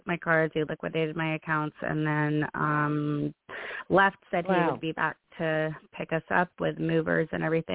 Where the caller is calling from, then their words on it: San Antonio, Texas, United States; Hi. In San Antonio.